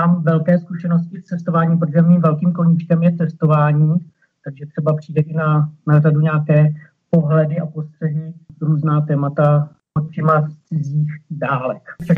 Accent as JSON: {"language": "Czech", "town": "České Budějovice", "region": "South Bohemian Region", "country": "Czechia", "said": "a jsem z Českých Budějovic."}